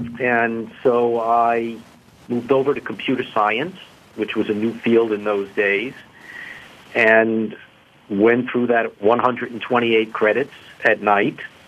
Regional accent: Bronx, New York, United States; born there; Well, I was born in the Bronx, actually about five blocks from Yankee Stadium.

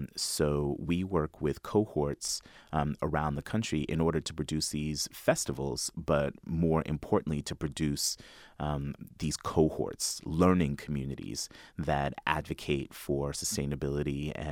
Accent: New York, United States; I'm the son of immigrants. I'm a first-generation American. I'm a father. I'm a New Yorker. I'm a California transplant.

